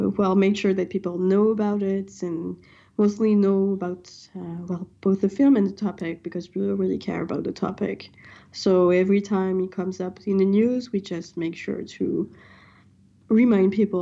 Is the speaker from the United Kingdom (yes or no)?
no; France; English is a second language; even though we are from France